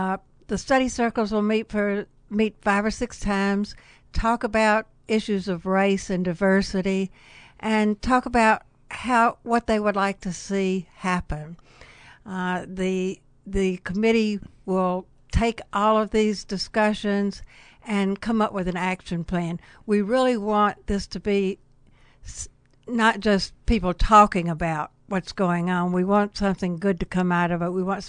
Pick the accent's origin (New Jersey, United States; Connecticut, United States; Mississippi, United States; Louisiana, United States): Mississippi, United States; Well, I grew up in Mississippi in the 50s.